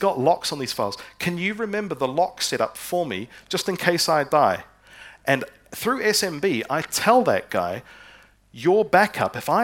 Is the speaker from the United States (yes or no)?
no; New Zealand; I'm from New Zealand, and I went back there just a little while ago.